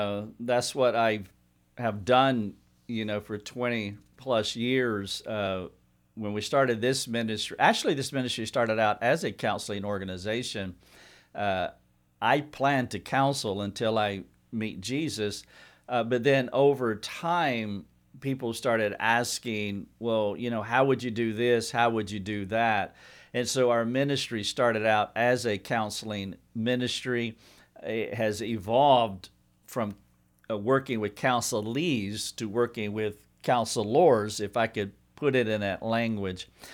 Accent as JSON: {"language": "English", "region": "the South", "country": "United States", "said": "I'm from the South. The three R's down here are racing, wrestling, and religion."}